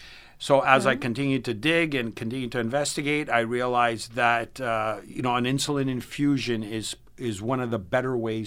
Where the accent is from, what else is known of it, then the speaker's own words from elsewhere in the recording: Canada; So I'm originally Canadian, and I grew up in a socialized medical country where the government kind of dictates your health care.